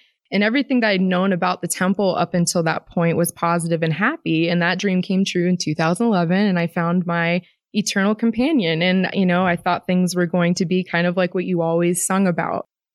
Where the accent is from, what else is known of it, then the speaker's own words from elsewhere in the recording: Fairfax, Virginia, United States; I'm from Washington, D.C. I specifically grew up in Fairfax, Virginia.